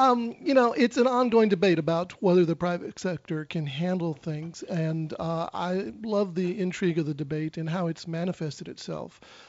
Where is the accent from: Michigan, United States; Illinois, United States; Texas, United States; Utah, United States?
Texas, United States; El Paso; now in Louisiana, United States; I was born and reared in Texas, and I've been in Louisiana for about 90 days now.